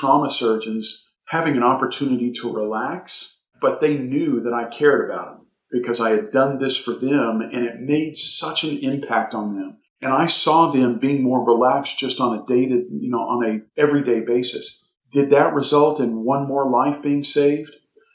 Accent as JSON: {"language": "English", "town": "Austin", "region": "Texas", "country": "United States", "tie": "born or raised there", "said": "And I grew up in the Austin area, but my family's from Abilene, long history of West Texas cowboy folks."}